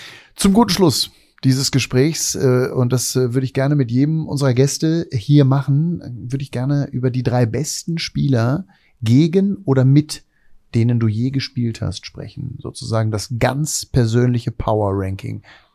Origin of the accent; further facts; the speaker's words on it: West Germany, Germany; now in Brandenburg, Germany; Ich bin selber aus dem Westen, bin aber mittlerweile ganz überzeugter Brandenburger, lebe dort wahnsinnig gerne